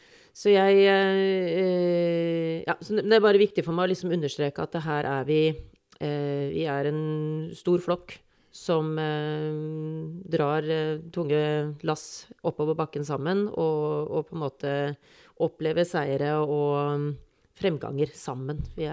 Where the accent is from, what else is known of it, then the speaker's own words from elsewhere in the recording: Holmlia, Oslo, Norway; jeg har vokst opp på Holmlia, bodd her I, nå blir det 46 år. Barna mine vokser opp her, og jeg veldig Holmlia-patriot, jeg veldig glad I Holmlia.